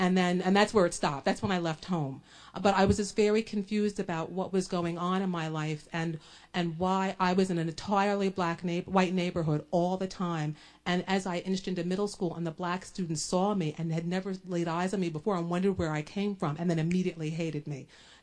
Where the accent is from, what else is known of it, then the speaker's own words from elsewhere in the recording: New Jersey, United States; I was raised in Monmouth County.